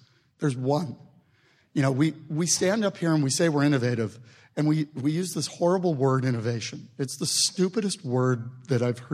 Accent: Canada; And look, we're all Canadian, and we're standing here, and we're celebrating our being Canadian.

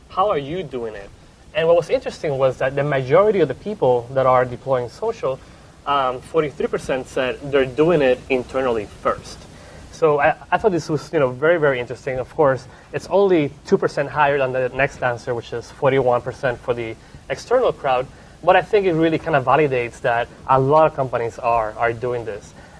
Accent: Puerto Rico; I'm from Puerto Rico, by the way.

